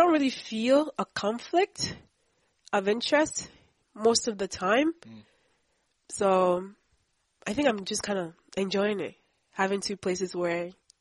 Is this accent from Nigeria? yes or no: yes; Nigeria; also born or lived in Canada; I grew up in Nigeria and in Canada. My extended family is in Nigeria